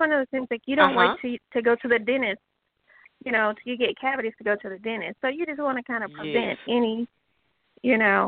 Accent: Oklahoma, United States; now in Dallas, United States; I am originally from Oklahoma. I attended the University of Oklahoma and then transferred here to go attend Parker University.

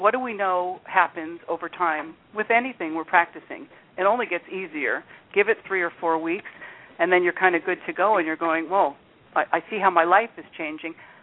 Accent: New York, United States; born there; now in California, United States; I was born in New York. I've got the whole, now I'm in California, but I had for years, I was, especially in my youth, very much conditioned by that New York-like push

